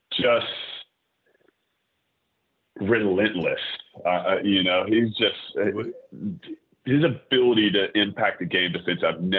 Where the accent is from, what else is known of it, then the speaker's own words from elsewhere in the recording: New Zealand; I came from New Zealand.